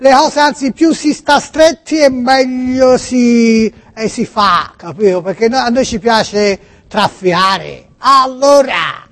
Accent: Tuscany, Italy; now in Campania, Italy; Noi siamo toscani.

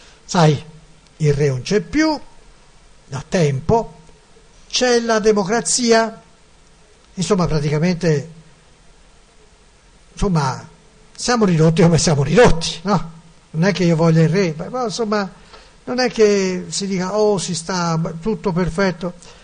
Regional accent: Florence, Tuscany, Italy; io sono nato a Firenze

